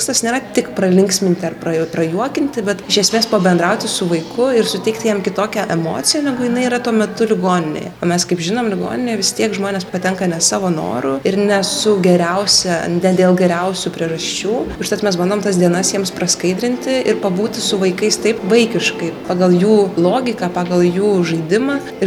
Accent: Vilnius, Vilnius County, Lithuania; mes patys esam vilniečiai ir jau 6 metus dirbam Vilniaus vaikų ligoninėje

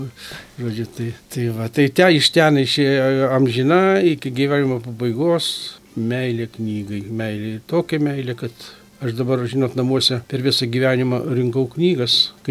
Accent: Petroškai, Alytus County, Lithuania; mano vaikystė buvo Dzūkija, Lazdijų rajonas, Petroškų kaimas

